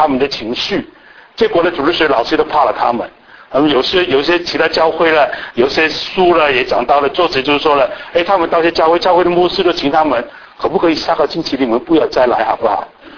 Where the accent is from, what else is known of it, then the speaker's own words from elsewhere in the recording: Hong Kong; 我是香港出生，香港长大